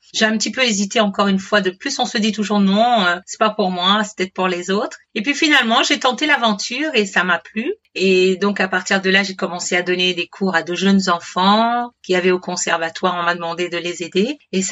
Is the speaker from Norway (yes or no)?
no; Martinique, France; je suis originaire de la Martinique.